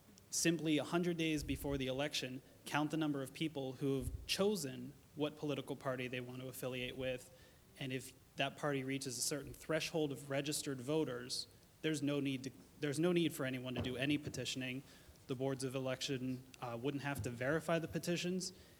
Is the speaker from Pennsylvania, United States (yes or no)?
yes; Pennsylvania, United States; now in Ohio, United States; I grew up in Pennsylvania. When I turned 18, I registered to vote